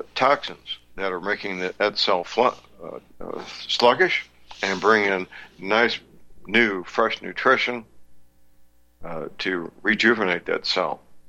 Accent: St. Louis, Missouri, United States; answered by very polite, well-trained young men and women in my hometown, St. Louis, Missouri.

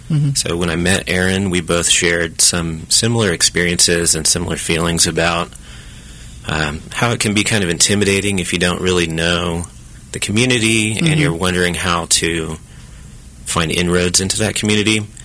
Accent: Wichita, Kansas, United States; I'm from the Wichita area. I studied at Wichita State, graphic design and studio arts

